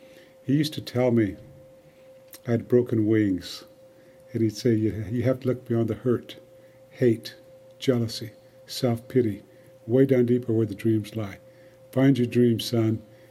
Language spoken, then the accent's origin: English; Porcupine, South Dakota, United States; I grew up in Porcupine, South Dakota, on the Pine Ridge Indian Reservation, but orphaned at a young age.